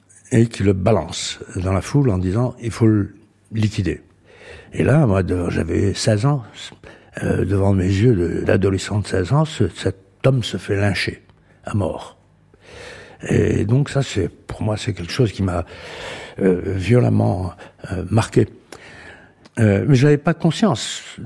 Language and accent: French; Tiaret, Tiaret Province, Algeria; donc je suis né à Tiaret, une petite ville du centre-ouest de l'Algérie, où ma famille était installée depuis les années 1850. Donc moi j'ai grandi dans un milieu très privilégié de colons.